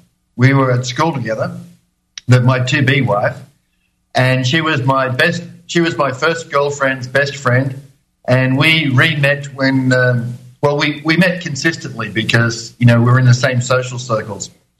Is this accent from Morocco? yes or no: no; Australia; now in Ireland; So remember, I'm Australian, living in Australia most of my life, and we've been in Ireland for 5 years